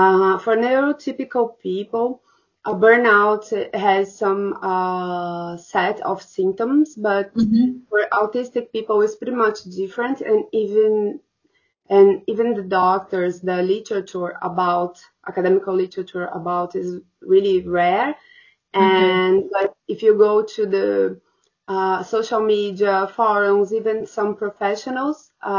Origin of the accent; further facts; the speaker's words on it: Brazil; I'm from Brazil, PhD candidate.